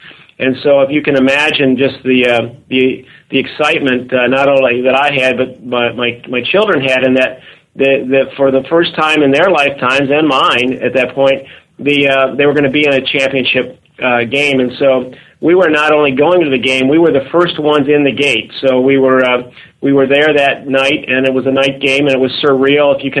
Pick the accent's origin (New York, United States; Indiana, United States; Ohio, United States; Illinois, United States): Ohio, United States; you know, I'm from Ohio, so in Ohio, and I'm also a sports fan. So in Ohio, there is a team called the Cleveland Indians, and the Cleveland Indians are a baseball team that I grew up being a tremendous fan of.